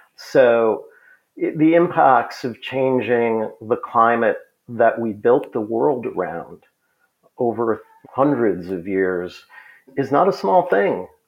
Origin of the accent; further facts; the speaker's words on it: Minneapolis, Minnesota, United States; I grew up in Minneapolis and, you know, I know that I used to go skiing at these little ski hills around town.